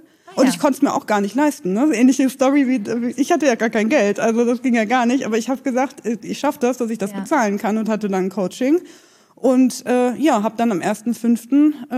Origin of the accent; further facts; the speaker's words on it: West Germany, Germany; Also ich bin 35 Jahre alt. Ich komme tatsächlich nicht aus Berlin, sondern eigentlich aus der entgegengesetzten Richtung, aus Westdeutschland.